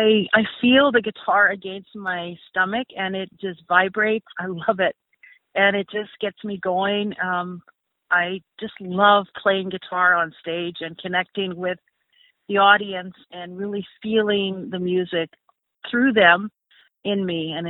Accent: Canada; I know what it's like to be a Canadian.

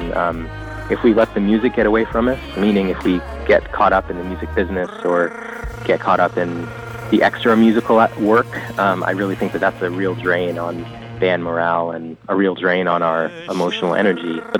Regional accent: Sudan; born there; My parents left before I was born. I was born in Sudan. We were one of the first wave of refugees out of Ethiopia in the late 1970s.

